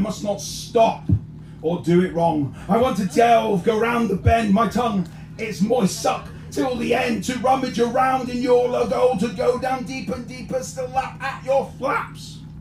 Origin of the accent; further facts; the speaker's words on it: Corby, East Midlands, United Kingdom; But I come from Corby.